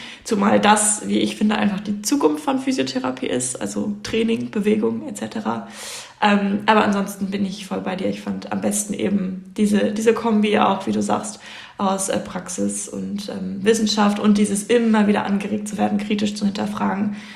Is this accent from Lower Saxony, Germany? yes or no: yes; Göttingen, Lower Saxony, Germany; Ich komme ja aus Göttingen und ich habe mich einfach nur in Göttingen beworben, weil es das hier halt gab.